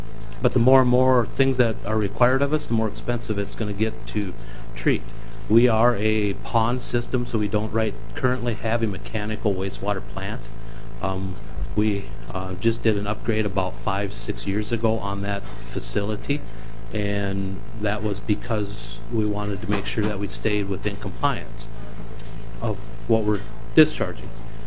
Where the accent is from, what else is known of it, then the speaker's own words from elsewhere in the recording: Minnesota, United States; also born or lived in Nebraska; I grew up in Minnesota, but I lived in Nebraska for a number of years